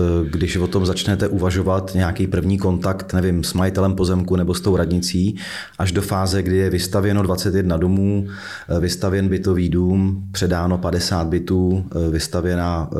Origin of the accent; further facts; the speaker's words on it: Plzeň, Plzeň Region, Czechia; Byť jsem Plzeňák